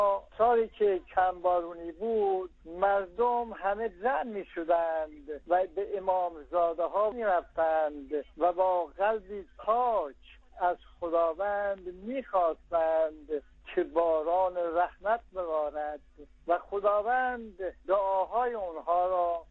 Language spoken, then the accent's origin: Persian; Khuzestan, Iran; now in Shiraz, Iran; بچه خوزستانم، ساکن شیراز.